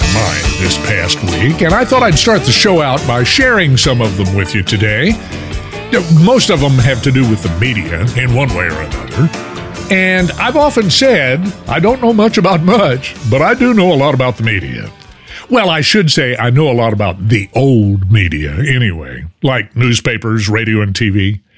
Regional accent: Fort Worth, Texas, United States; then you already know I was born and reared in Fort Worth. I got my start in media in Fort Worth at the ripe old age of 15.

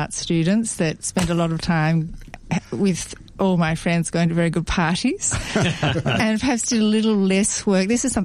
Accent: Melbourne, Victoria, Australia; So I grew up, my grandparents were from the country. So we always did the backwards and forwards to the country.

